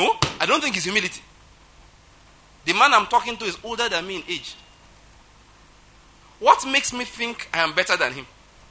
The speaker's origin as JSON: {"language": "English", "region": "Ondo", "country": "Nigeria", "said": "I'm from Ondo State, naturally speaking."}